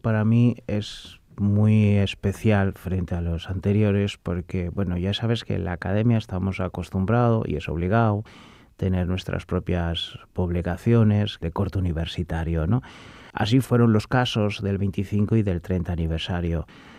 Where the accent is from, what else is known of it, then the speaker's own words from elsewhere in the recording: Cádiz, Andalusia, Spain; yo soy andaluz de origen, soy de Cádiz